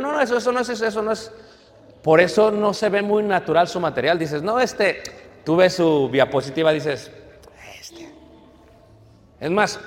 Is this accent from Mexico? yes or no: yes; Mexico